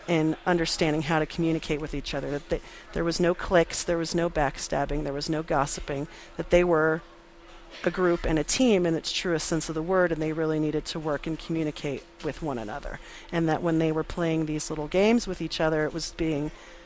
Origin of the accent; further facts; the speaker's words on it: Santa Fe, New Mexico, United States; Well, I'm from Santa Fe